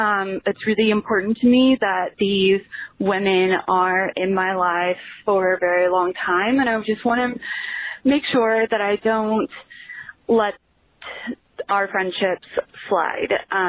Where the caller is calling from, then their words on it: Lincoln, Nebraska, United States; I am calling from Lincoln, Nebraska